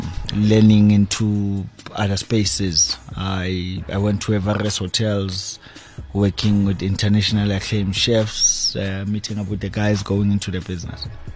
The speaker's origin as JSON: {"language": "English", "town": "Tembisa", "region": "Gauteng", "country": "South Africa", "tie": "born or raised there", "said": "I'm from Tembisa. Born, raised, still residing in Tembisa. I'm a second of four. Growing up in Tembisa, family was sort of well off."}